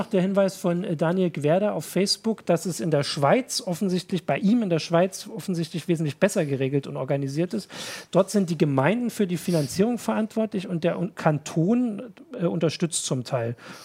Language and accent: German; Thuringia, Germany; Ich als Thüringer, der nun immer nur 12 Jahre zur Schule gegangen ist, habe das nie so ganz verstanden.